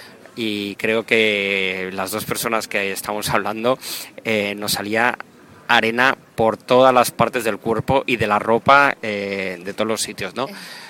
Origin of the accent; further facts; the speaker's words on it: Sitges, Catalonia, Spain; soy sichetá, soy hijo de Sitges